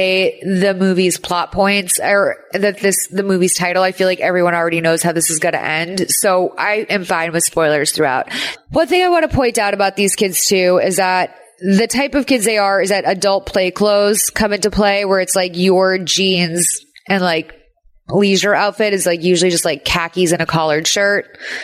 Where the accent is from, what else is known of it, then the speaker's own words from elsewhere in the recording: Massachusetts, United States; And growing up in Massachusetts was fucking rough.